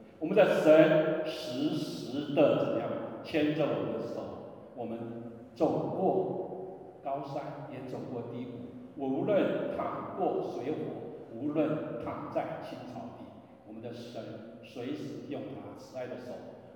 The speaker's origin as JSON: {"language": "Chinese", "country": "Taiwan", "tie": "born there", "moved": "yes", "said": "1997，我们从我们的出生地台湾来到现在啊，现在就2018了，马上就2019了。当年我们来的时候，我们最小的10岁，现在已经31岁了啊。"}